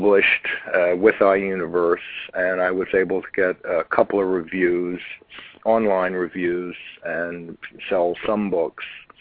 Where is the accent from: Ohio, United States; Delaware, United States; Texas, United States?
Delaware, United States; Wilmington; also born or lived in Buffalo, United States / Toronto, California, United States; I was born in Buffalo, New York. I grew up in Wilmington, Delaware. I've lived in several states and spent some time in Canada, mostly Toronto.